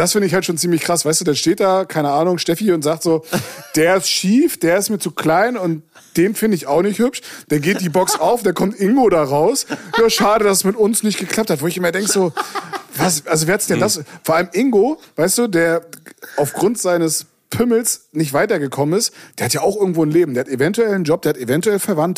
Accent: Mecklenburg-Vorpommern, Germany; accent: Mecklenburg; Ich komme aus dem Osten, also FKK ist für mich auch kein Fremdwort.

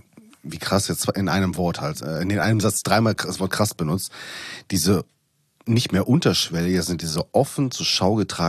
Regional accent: North Rhine-Westphalia, Germany; sorry, ich komme aus dem Pott, ich sag, wie es ist

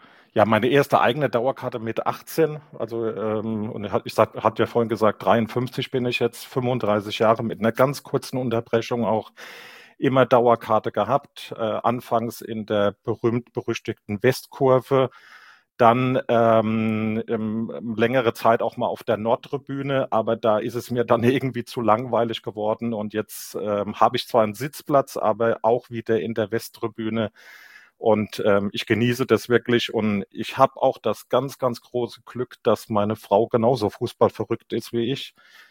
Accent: Kaiserslautern, Rhineland-Palatinate, Germany; moved away as an adult; now in Wiesbaden, Germany; bin 53 Jahre alt, geboren in Kaiserslautern, also echter lauterer Bub, wie man bei uns sagen würde, wohne aber seit jetzt mehr als 30 Jahren aus beruflichen Gründen in Wiesbaden im Rhein-Main-Gebiet.

